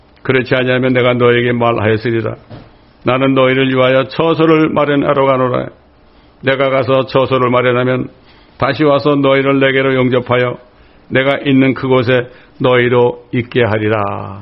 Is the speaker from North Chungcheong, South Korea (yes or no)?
yes; Jecheon, North Chungcheong, South Korea; 아니 내 고향은 저 충청북도 제천인데 아유 어떻게 고향이냐고.